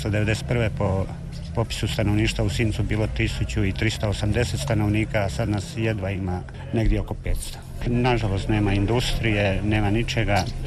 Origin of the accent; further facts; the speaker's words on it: Lika-Senj County, Croatia; accent: Chakavian; Mi smo iz Gacke doline Čakavci.